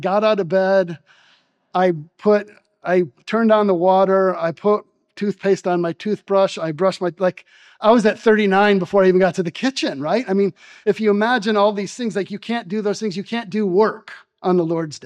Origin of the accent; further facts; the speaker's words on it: Michigan, United States; So I grew up in Michigan, right?